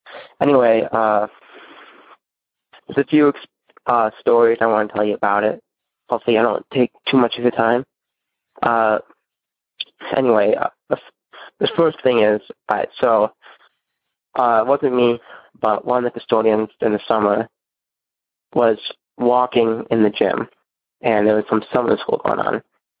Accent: Minooka, Illinois, United States; I'm from Minooka, Illinois.

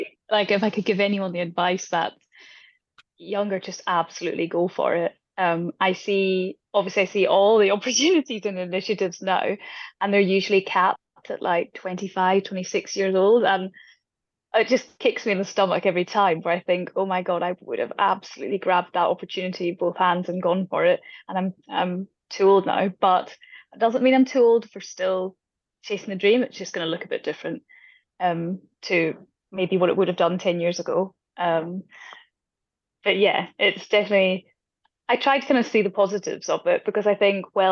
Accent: Scotland, United Kingdom; I always loved, obviously, Susie Wolf, being Scottish, and some of the other Scottish male drivers.

